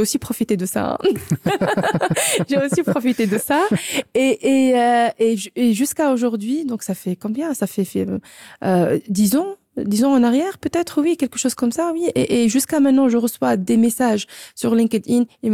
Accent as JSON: {"language": "French", "town": "Tunis", "region": "Tunis Governorate", "country": "Tunisia", "tie": "born or raised there", "said": "Alors, je suis tunisienne, je suis grandi à Tunis."}